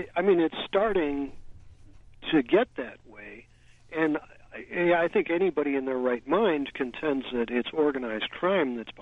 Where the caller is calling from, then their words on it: San Francisco, California, United States; If you look at I'm calling you from San Francisco, where the price of a studio is closing in on like $4,000 a month